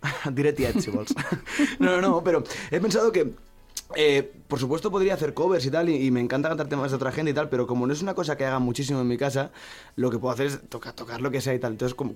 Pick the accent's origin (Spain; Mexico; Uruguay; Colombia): Spain; Catalonia; pero aparte yo como catalán